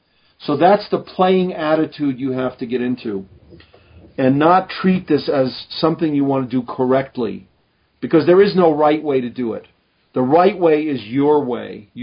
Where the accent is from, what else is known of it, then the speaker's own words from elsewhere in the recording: Hungary; I'm Hungarian. I was born in Hungary